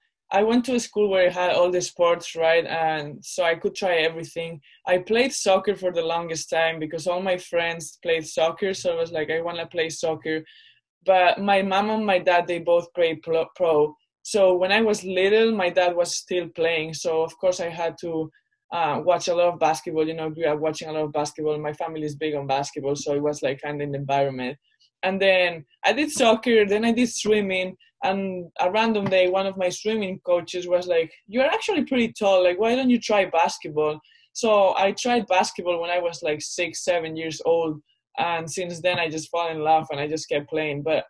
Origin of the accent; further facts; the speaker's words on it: Spain; English is a second language; now in Orono, United States; Well, I come from, it's not a huge city, but it's definitely bigger than Orono. It's a town in the north of Spain, right on top of Portugal.